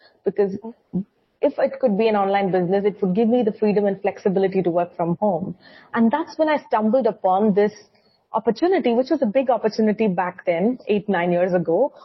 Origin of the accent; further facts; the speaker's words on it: India; I'm an entrepreneur from India.